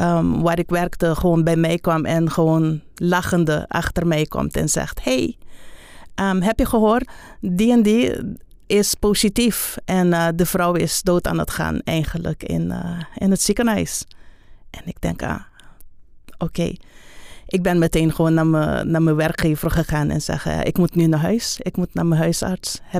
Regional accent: Aruba; Ik ben geboren op Aruba. Ik ben getogen op Aruba.

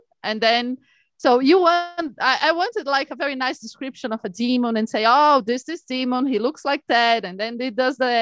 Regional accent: Brazil; I grew up in a Catholic ward and in Brazil. I'm Brazilian. I grew up in Brazil, and we are very Catholic in Brazil.

